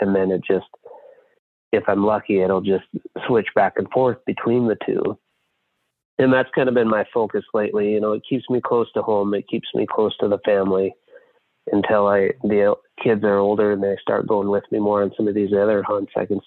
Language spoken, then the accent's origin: English; North Dakota, United States; moved away; I grew up in North Dakota. My roots are up there. So living in South Dakota now, it's not hard to get an archery tag in North Dakota.